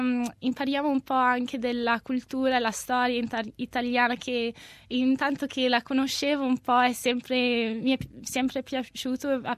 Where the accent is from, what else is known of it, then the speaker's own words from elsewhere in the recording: Alice Springs, Northern Territory, Australia; io sono cresciuta ad Alice Springs, allora non c'è molto una comunità, non c'è molto di una comunità italiana lì.